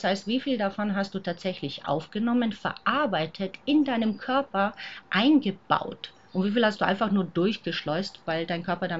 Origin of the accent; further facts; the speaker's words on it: Croatia; Und als Kroatin komme ich aus einer blutdrünstigen Nation